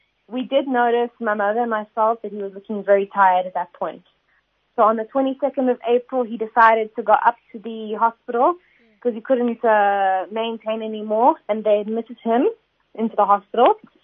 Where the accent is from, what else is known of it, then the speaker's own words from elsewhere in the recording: Durban, KwaZulu-Natal, South Africa; also born or lived in Cape Town; We are a Durban family. I was raised and born in Durban. We were in Cape Town for 7 years, but we moved back here in 2009, the end of 2009, back to Durban. And we stayed here ever since.